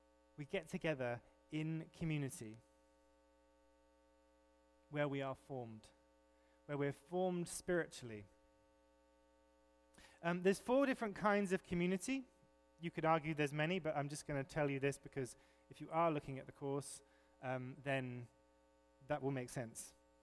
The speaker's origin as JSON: {"language": "English", "region": "England", "country": "United Kingdom", "said": "I mean, being English, I have to say this one, whether you should put the milk in before the tea or after the tea"}